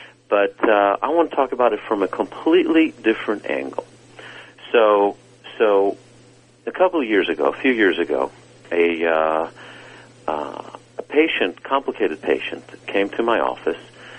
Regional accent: Cleveland, Ohio, United States; now in Texas, United States; where I grew up in Cleveland, it was called Pop, or where I'm in Texas now, it's called Coke.

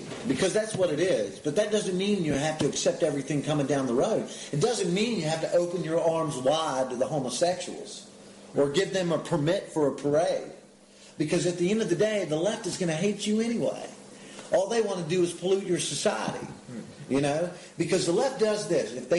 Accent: United States; And I'm an American, I'm a guest in this country, and I love this country.

